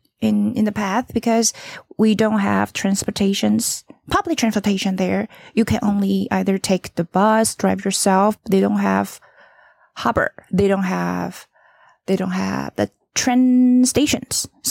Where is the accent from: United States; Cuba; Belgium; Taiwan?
Taiwan; Taichung; For me, because I'm from Taichung, right?